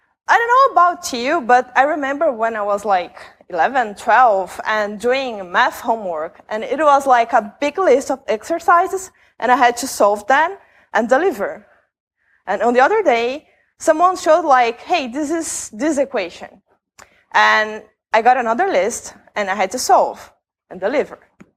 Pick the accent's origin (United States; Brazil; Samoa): Brazil; English is a second language; I am from Brazil, so sorry about my accent. It's a long flight from Brazil to here.